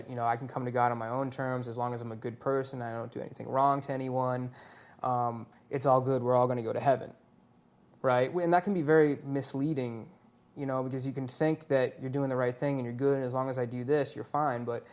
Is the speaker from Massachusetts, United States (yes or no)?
yes; North Andover, Massachusetts, United States; I grew up in Massachusetts, went to high school in North Andover, Mass. Ended up at Colorado State University.